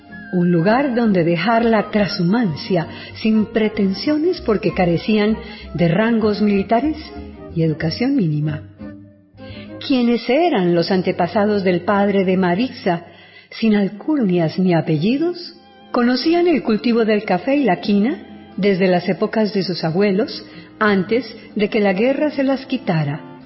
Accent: Líbano, Tolima, Colombia; born there; Y eso ocurrió allá en el Líbano, donde yo nací

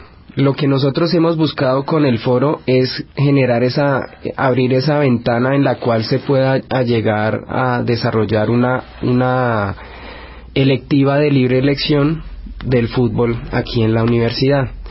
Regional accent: Colombia; todos somos colombianos, todos somos hermanos.

